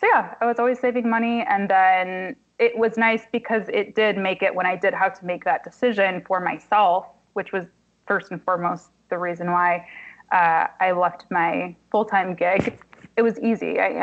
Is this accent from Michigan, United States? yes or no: yes; Kalamazoo, Michigan, United States; now in Detroit, United States; which my hometown as well, like I said, it's very diverse. It's not like there are no black people in Kalamazoo, but there's no place like Detroit.